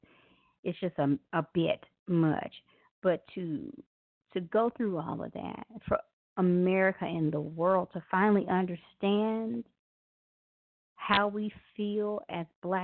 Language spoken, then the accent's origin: English; Memphis, Tennessee, United States; now in California, United States; that song right there is from … from my hometown of Memphis, Tennessee.